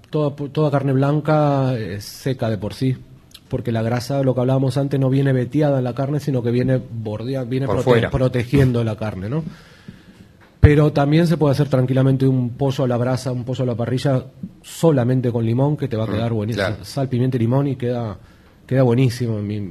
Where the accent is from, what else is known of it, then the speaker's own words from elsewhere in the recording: Rosario, Santa Fe, Argentina; Aquí se hace una pizza como en Argentina, ¿no? Yo siendo argentino, rosarino, nos acostumbramos siempre a comer la pizza alta